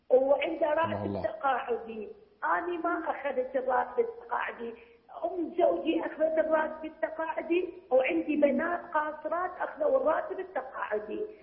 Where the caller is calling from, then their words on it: Al Anbar, Iraq; هي عندنا بالأنبار الشبكة تحضان